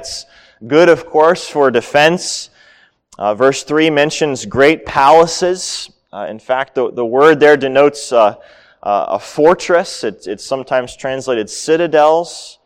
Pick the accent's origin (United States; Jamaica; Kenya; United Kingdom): United States; Pennsylvania; I grew up near Pittsburgh.